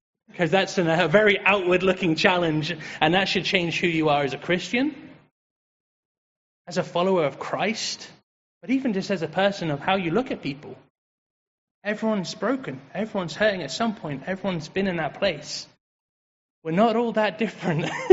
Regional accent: England, United Kingdom; I'm English, by the way. That's why I've got a random accent.

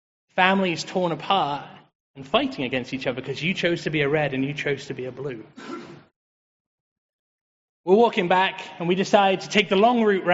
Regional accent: England, United Kingdom; I'm English, by the way. That's why I've got a random accent.

